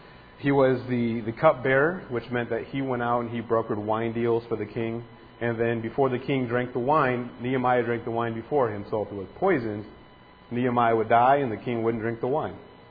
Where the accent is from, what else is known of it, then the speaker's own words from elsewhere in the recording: Fort Wayne, Indiana, United States; I grew up in Fort Wayne. Up until about a year ago, I spent my entire life on this side of town, the south side of Fort Wayne.